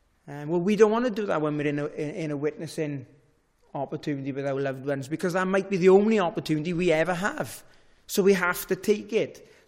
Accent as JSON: {"language": "English", "region": "Wales", "country": "United Kingdom", "said": "I was from Llandudvadra."}